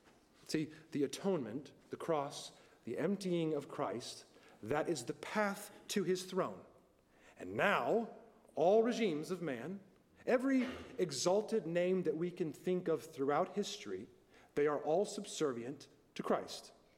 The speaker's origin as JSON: {"language": "English", "region": "Texas", "country": "United States", "said": "before I'm a … before I'm an American, a Texan, a Presbyterian, whatever."}